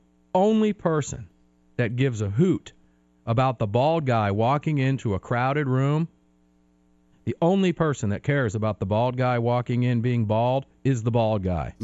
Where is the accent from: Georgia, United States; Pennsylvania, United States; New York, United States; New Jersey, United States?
Georgia, United States; And I said, oh, he's from Kentucky. I'm from Georgia.